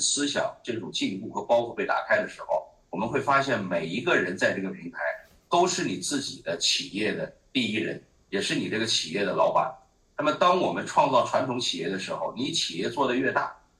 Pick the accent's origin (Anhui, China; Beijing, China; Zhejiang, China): Beijing, China; moved away as an adult; 因为我是来自于北京的一个70年代的人，那这一生啊，经历了在中国创业。也经历了移民海外